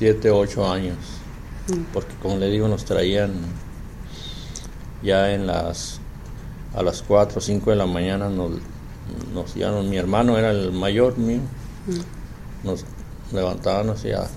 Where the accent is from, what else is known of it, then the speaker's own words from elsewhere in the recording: Santiago Papasquiaro, Durango, Mexico; Yo nací en Santiago Pozquiaro, Durango, México.